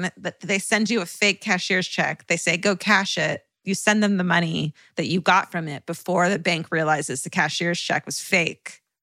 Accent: North Bend, Washington, United States; When I tell people I'm from North Bend, I'll often get the response, oh, so you're from Twin Peaks? And I just say yes.

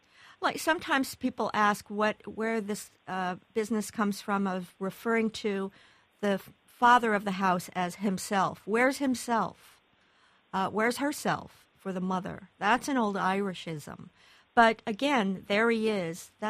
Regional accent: Iowa, United States; Yes, I can tell you that I grew up in Iowa, and I heard that once in a while.

